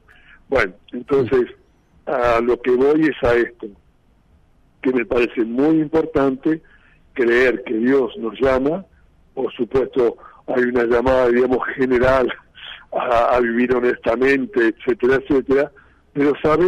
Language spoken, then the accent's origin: Spanish; Uruguay; born there; Pero nací aquí en América Latina, en Uruguay, etcétera.